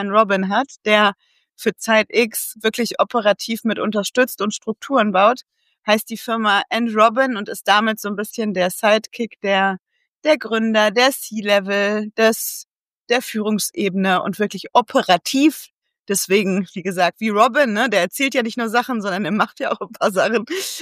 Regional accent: North Rhine-Westphalia, Germany; moved away; aus dem schönen Ostwestfalen-Lippe, das wahrscheinlich jeder nur kennt, weil es Bielefeld nicht gibt. Da bin ich schon ganz, ganz lange weg. Genau 20 Jahre jetzt tatsächlich dieses Jahr.

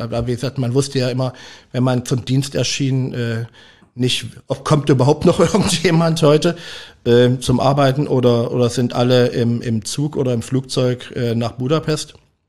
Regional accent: Saxony, Germany; moved away; als Sachse sich in der Pfalz zurechtzufinden.

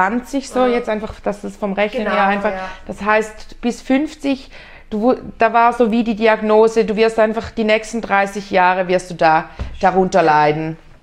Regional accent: Switzerland; Also das war bei uns in der Schweiz die Regel, entweder so, dann mit Maske oder ganz weit entfernt.

